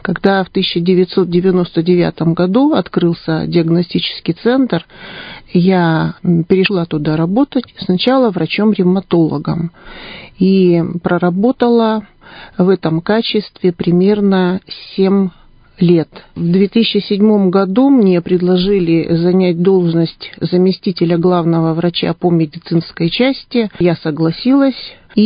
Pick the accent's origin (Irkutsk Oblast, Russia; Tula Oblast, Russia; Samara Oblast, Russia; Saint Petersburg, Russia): Irkutsk Oblast, Russia; Irkutsk; Я иркутянка. Я родилась в Иркутске. В Иркутске училась, закончила Иркутский медицинский институт по специальности лечебное дело.